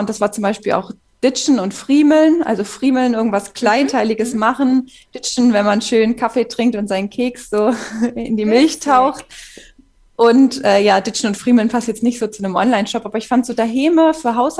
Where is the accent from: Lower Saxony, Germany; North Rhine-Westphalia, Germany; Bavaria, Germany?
Lower Saxony, Germany; Hanover; ich bin 24 Jahre alt. Ursprünglich komme ich aus Hannover, aber wohne jetzt seit 2 Jahren in einem kleinen Dorf in Sachsen in der Region Zwickau.